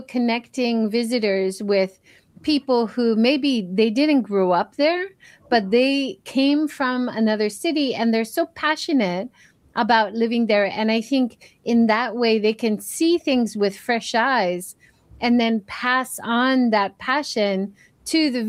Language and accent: English; Hawaii, United States; Like, I grew up in Hawaii